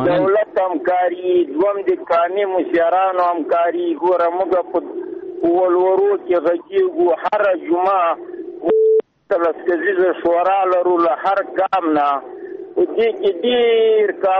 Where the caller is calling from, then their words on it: Paktia, Afghanistan; زه د پکتیا دی ولایت